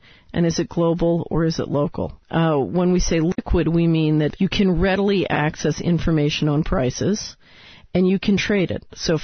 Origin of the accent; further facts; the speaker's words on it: Philadelphia, Pennsylvania, United States; So, for example, when I was a child growing up in West Philadelphia, the popsicle index was 100%.